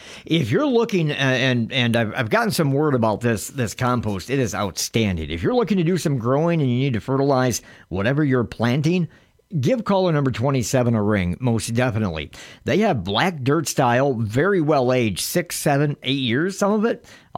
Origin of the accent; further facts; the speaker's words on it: United States; It makes me yearn for the old country. Even though I'm American, love the accent.